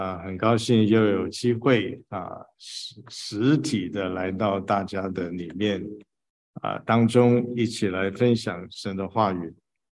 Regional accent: China; 真的是出入平安是也是我们中国人特别祈求的，其实全世界的人都希望。

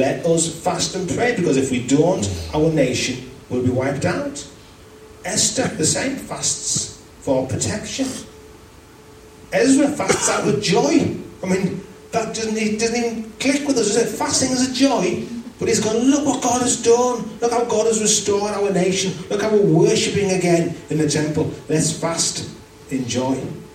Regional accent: United Kingdom; We're British. We are from a feasting culture.

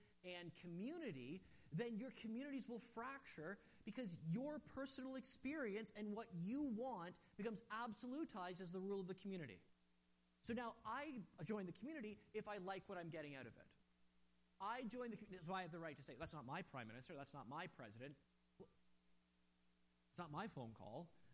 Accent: Canada; So, I'm a Canadian.

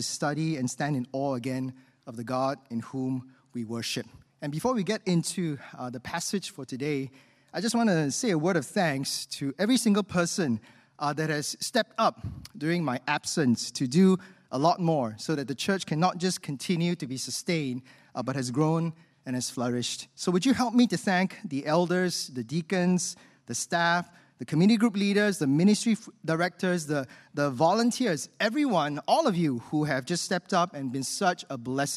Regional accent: Singapore; Now, friends, I'm a Singaporean, and many of you here are Singaporeans too.

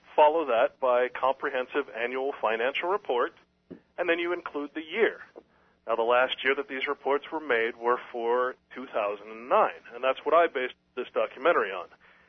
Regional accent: Sacramento, California, United States; So if I look at Sacramento, for example, my hometown

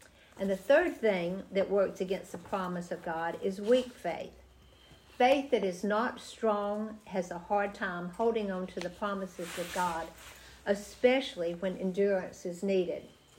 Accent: Georgia, United States; I grew up in South Georgia, where cotton fields dotted the landscape.

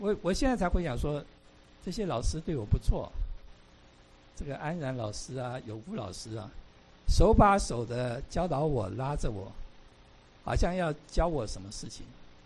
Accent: China; 因为我们中国人嘛

